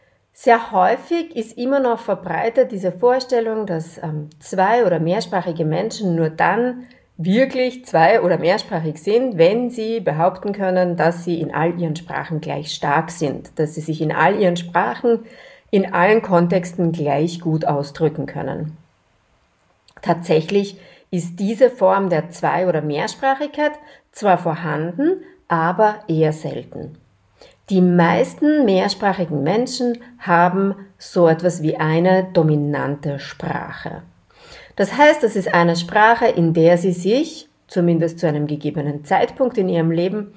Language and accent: German; Austria; accent: Austrian German dialect; Dann war das für uns ganz logisch Deutsch, österreichisches Deutsch, meist auch unser Dialekt.